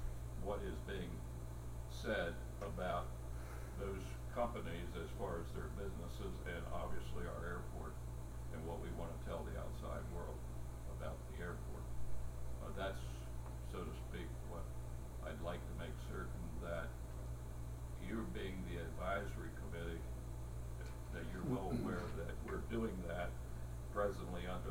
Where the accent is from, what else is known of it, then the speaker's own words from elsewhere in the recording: Front Royal, Virginia, United States; I come from Front Royal.